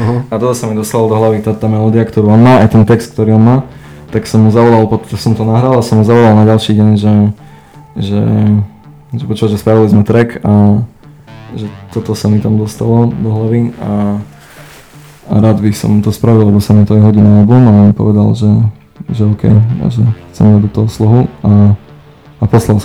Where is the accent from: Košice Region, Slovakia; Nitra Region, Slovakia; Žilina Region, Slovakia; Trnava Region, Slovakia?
Košice Region, Slovakia; Michalovce; my sme z Michaloviec, a teraz som sa spoznal s ľuďmi z Michaloviec